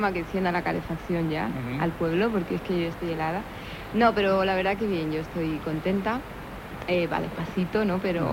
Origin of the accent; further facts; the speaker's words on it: Canary Islands, Spain; es un bar de tapas, lo clásico de mi tierra, que son las papas con mojo